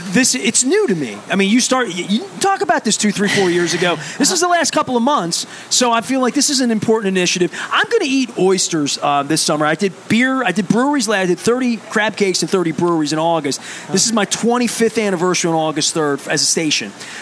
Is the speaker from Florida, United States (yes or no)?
no; Dundalk, Maryland, United States; I grew up in Dundalk down on Back River. We had catfish down there, people fishing off the pier all the time.